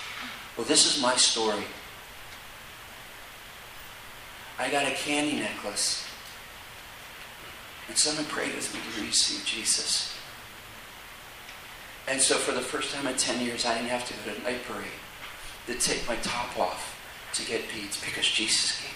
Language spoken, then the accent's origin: English; New Jersey, United States; now in Tampa, United States; And I said, I'm from New Jersey.